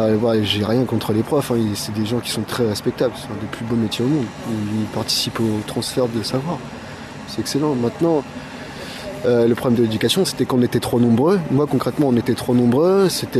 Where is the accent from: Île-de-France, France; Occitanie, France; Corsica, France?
Île-de-France, France; Paris; born there; now in La Châtre, France; Je suis né à Paris et là, en ce moment, je suis dans une petite ville. J'ai peur de dire le nom de la ville, là, comme ça, devant les médias. Parce que elle s'appelle La Châtre.